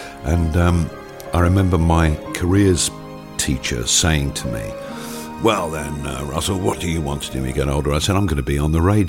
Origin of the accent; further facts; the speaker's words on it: Lytham St Annes, North West England, United Kingdom; born there; also born or lived in Blackpool; I was born in Lytham St Annes, within an eight iron of the 16th tee, and I moved from Lytham St Annes and I went to Blackpool.